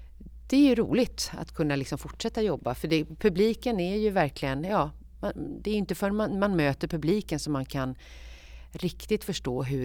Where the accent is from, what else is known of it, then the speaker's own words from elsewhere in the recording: Alingsås, Västra Götaland County, Sweden; jag är ju från Alingsås, men mina föräldrar är från Göteborg, min syster bor i Göteborg